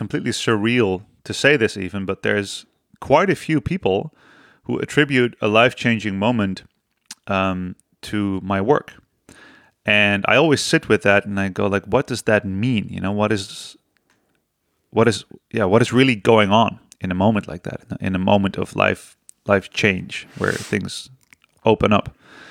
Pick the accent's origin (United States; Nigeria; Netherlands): Netherlands; I'm from the Netherlands.